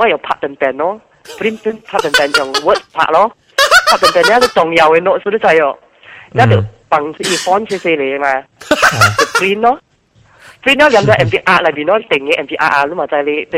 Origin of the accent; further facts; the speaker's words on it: Guangdong, China; first language Cantonese; 咁我是广东人，我就用广东话解释，